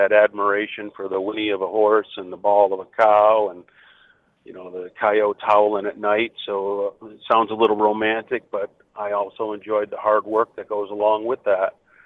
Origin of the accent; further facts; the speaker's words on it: Arizona, United States; also born or lived in Buffalo, New York; I was born in Buffalo, New York, believe it or not, and both my grandfathers were there, and we moved to Arizona, I think, about the time I was five.